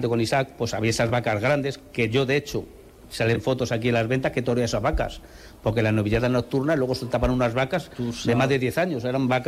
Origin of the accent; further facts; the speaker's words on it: Valdemoro, Community of Madrid, Spain; Sí, se han rodado muchísimas películas a Valdemoro. Sí, es verdad que lo que más ilusión me hace es poner mi pueblo un poquito en lo alto